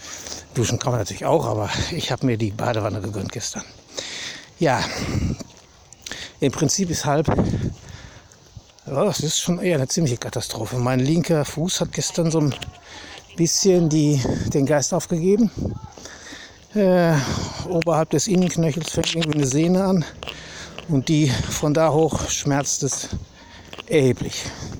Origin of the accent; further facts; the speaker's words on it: North Rhine-Westphalia, Germany; Hier hat der Krieg nicht so gewütet wie bei uns im Ruhrgebiet.